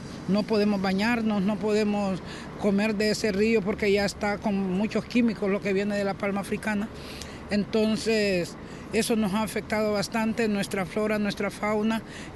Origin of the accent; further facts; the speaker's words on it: Santa Rosa de Aguán, Colón, Honduras; Mira, yo vengo de la costa norte de Honduras. Mi comunidad se llama Santa Rosa de Aguán. Estoy en el departamento de Colón.